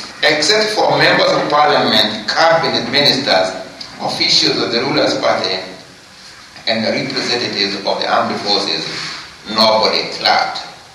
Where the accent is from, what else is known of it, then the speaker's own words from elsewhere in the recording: Kenya; English is a second language; now in Castle, United States; Now, I come from Kenya, although I live here in Castle, California now